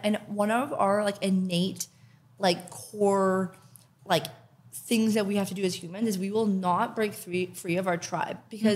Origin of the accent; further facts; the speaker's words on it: Canada; I am from Canada. I hate winter.